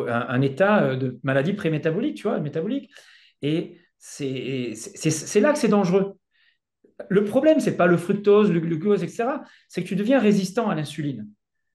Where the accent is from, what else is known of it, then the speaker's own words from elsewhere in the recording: Provence-Alpes-Côte d'Azur, France; l'été, moi je viens de la Provence